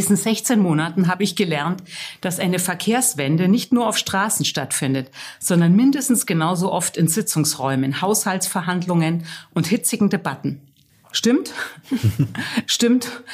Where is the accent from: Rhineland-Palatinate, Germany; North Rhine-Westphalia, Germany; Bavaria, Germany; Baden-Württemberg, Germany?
Bavaria, Germany; Augsburg; born there; Geboren wurde ich 1968 in Augsburg.